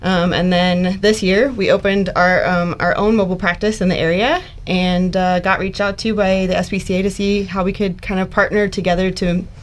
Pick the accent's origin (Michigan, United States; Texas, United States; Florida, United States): Florida, United States; Orlando; I grew up in Orlando, Florida, and I thought that I was going to work at SeaWorld as an animal caretaker.